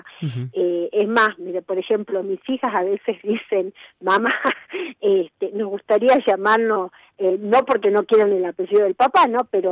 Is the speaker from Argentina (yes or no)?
yes; Tilcara, Jujuy, Argentina; also born or lived in La Quiaca; yo nací en La Quiaca, soy quiaqueña de nacimiento, yo estuve hasta los 12, 13 años, uh-huh. Pero estoy volviendo sistemáticamente y me crié en Tilcara. Lo que pasa es que las vacaciones yo pasaba en Tilcara y después ya me trasladé a vivir a Tilcara.